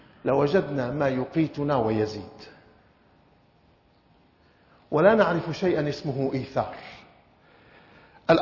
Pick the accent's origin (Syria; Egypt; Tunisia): Syria; accent: Levantine (Shami); فانطلق مثل ما نقول نحن بلهجتنا الشامية عن من نوع الأملية